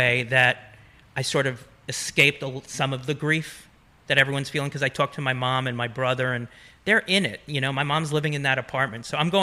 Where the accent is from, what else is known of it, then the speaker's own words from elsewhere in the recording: Manhattan, New York, United States; I grew up in Manhattan, and there was probably the biggest thing of when I was young was the Central Park rape.